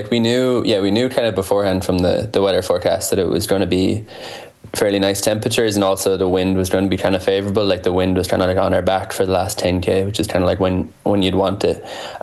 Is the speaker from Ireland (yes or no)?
yes; Ireland; I'm Irish